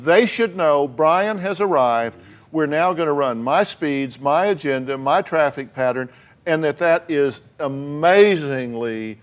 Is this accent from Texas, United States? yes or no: yes; Texas, United States; I'm from Texas. You don't want to be squirting people in Texas.